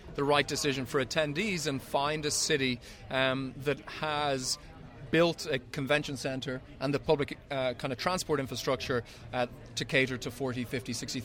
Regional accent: Ireland; I'm Irish.

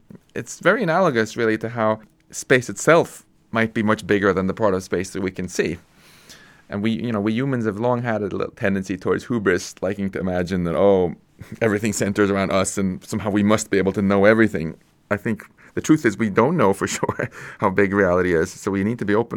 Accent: Stockholm, Stockholm County, Sweden; So now all your particles are either in my hometown of Stockholm or they're not.

